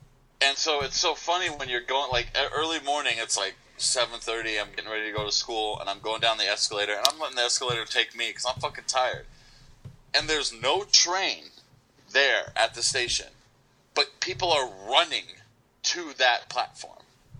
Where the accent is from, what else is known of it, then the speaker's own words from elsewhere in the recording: California, United States; And I'll be like, "Oh, I'm from California." They just go, "Oh, that makes sense."